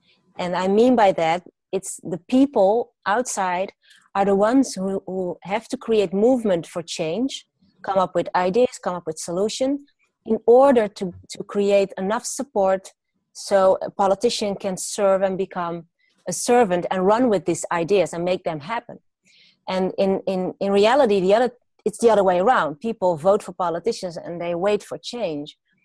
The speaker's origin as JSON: {"language": "English", "country": "Netherlands", "second_language": "English", "said": "I'm from the Netherlands. I'm a daughter of Moroccan immigrants, so I have an immigrant background."}